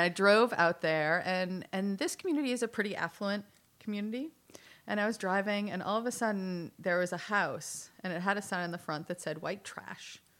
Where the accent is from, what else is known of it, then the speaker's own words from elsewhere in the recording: Boston, Massachusetts, United States; I grew up in Boston, and so not far from, or outside of Boston.